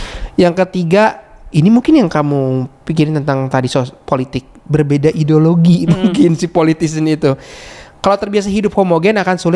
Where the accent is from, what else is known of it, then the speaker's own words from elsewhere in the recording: Bandung, West Java, Indonesia; first language Sundanese; aku sih orang Bandung pertamanya. Aku berbahasa Sunda.